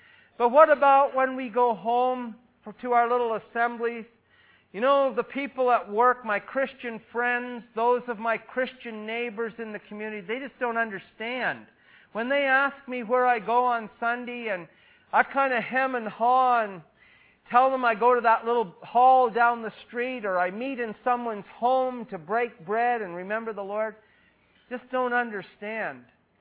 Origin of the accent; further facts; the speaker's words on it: Smiths Falls, Ontario, Canada; my hometown of Smiths Falls